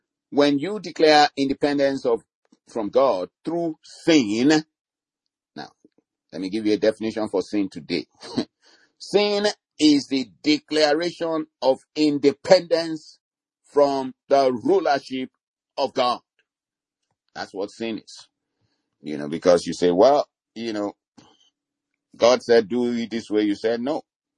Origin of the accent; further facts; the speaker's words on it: Nigeria; You know, I come from Nigeria.